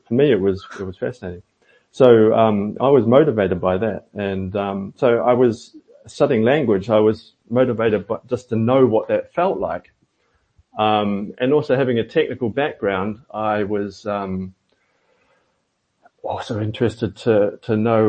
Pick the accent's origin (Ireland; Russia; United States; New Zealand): New Zealand; I think growing up in New Zealand, you're so isolated in New Zealand.